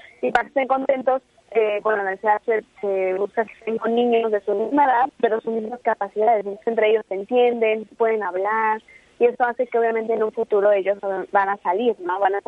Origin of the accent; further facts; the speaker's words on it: Mexico; venir a México y aplicar todo lo que aprendí aquí en mi país